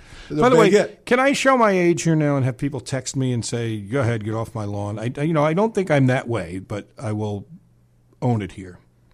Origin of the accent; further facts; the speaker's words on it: New York, United States; But I grew up in New York, and he's dedicated and devoted to New York radio more than I am.